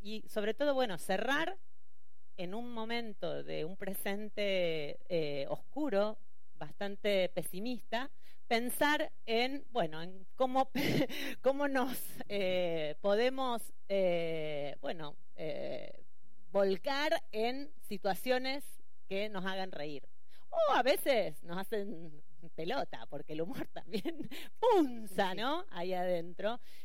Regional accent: Argentina; como buenas argentinas, las organizadoras, nos hemos retrasado un poco.

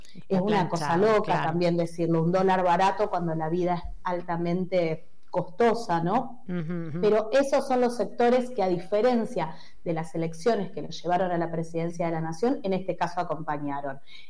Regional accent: Argentina; esa revista de humor político que nos caracteriza como argentinos

